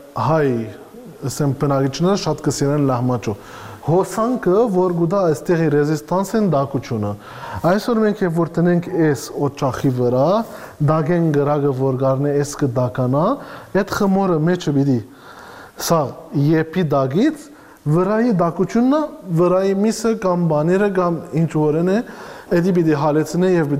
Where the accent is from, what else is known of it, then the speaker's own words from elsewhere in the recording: Beirut, Beirut Governorate, Lebanon; ես եկել եմ Բեյրութից, մեզ համար Արցախը Հայաստան է